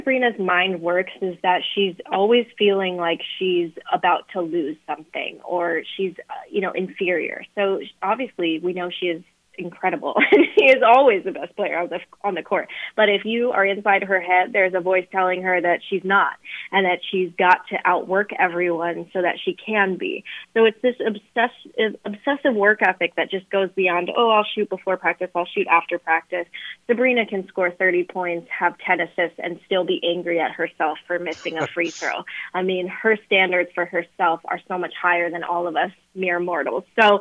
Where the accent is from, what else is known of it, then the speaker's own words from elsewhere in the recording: Los Angeles, California, United States; Yeah, I'm in LA. I'm born and raised here, one of the few non-transplants.